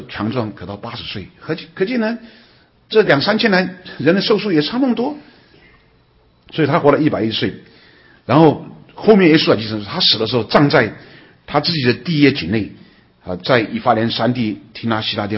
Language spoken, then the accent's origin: Chinese; Yiwu, Zhejiang, China; 那我的辈分是守之辈，在我们浙江义乌乡下啊，好多守之辈